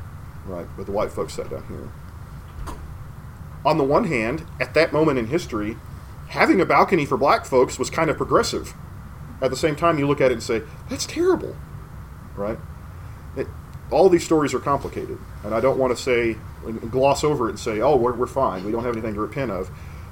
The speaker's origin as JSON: {"language": "English", "town": "Seminole", "region": "Oklahoma", "country": "United States", "tie": "born or raised there", "said": "So he was a preacher at one point in Seminole, Oklahoma, my hometown."}